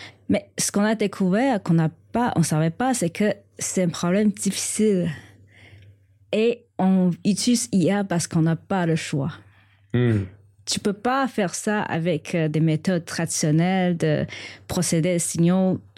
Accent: Taiwan; now in Canada; Je viens de Taïwan et ça fait plus de 30 ans que je suis au Québec.

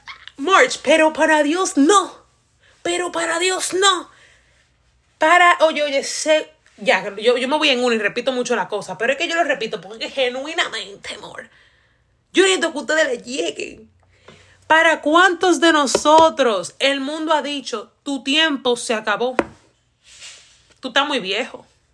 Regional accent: Dominican Republic; Entonces, yo de por sí, como dominicana, ¿saben que los dominicanos hablan rápido? Los dominicanos de por sí hablan rápido y yo hablo rápido también.

